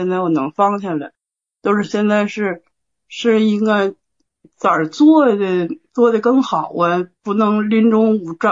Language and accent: Chinese; Tangshan, Hebei, China; 河北唐山。